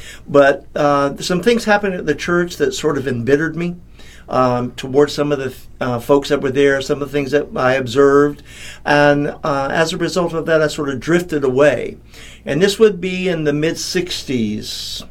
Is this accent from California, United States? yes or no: no; Tampa, Florida, United States; Well, I was raised in Tampa.